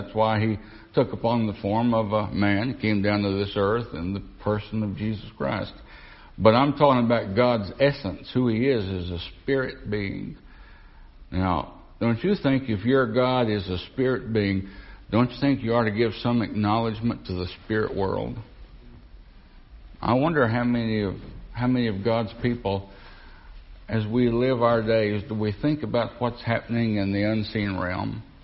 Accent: the South, United States; I'm from the South now. Any other Southerners here?

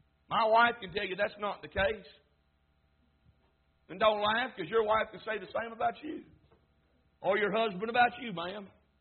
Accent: Southern US, United States; I mean, and I grew up in the South. Thank God I'm a Southerner.

